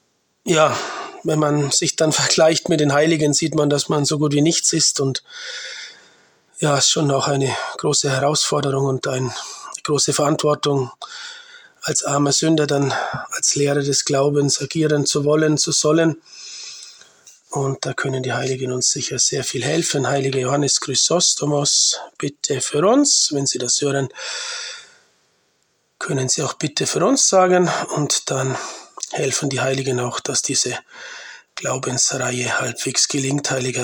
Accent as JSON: {"language": "German", "region": "Bavaria", "country": "Germany", "lives_now": "Liechtenstein", "said": "Ich bin 48 Jahre alt, bin aus Bayern und wohne und arbeite als Diözesanpriester im kleinen Erzbistum Vaduz in Liechtenstein."}